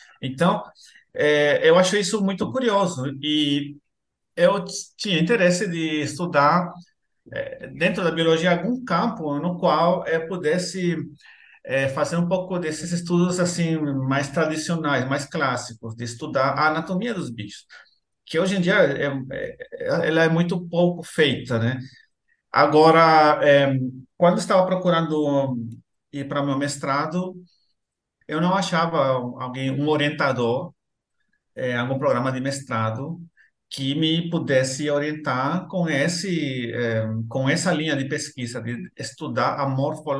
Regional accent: El Salvador; Portuguese is a second language; moved away as an adult; now in Brazil; era uma curiosidade que eu tinha de sair um pouco lá da minha terra, né? Porque meu país é muito pequeno, então você conhece ele rapidinho. Para você ter uma ideia, El Salvador

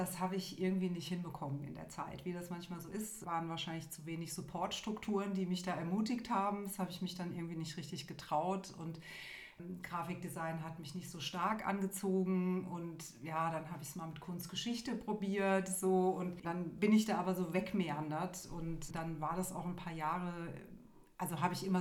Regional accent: Mainz, Rhineland-Palatinate, Germany; Ich bin aus Mainz. Ich lebe hier und bin künstlerisch tätig

